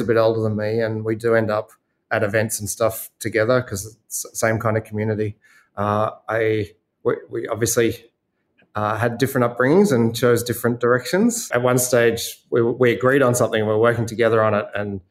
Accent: Petrie, Queensland, Australia; Out of northern suburbs. So a suburb called Petrie, you know, pretty typical outer suburban working class place with a train station and a Woolies and a fire station, not a lot else.

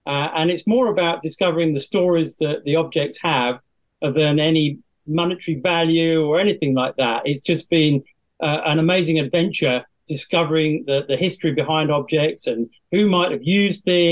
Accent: South West England, United Kingdom; Well, I think fundamentally we are Cornish treasure hunters, so we've got to say the best place to find treasure is Cornwall, surely.

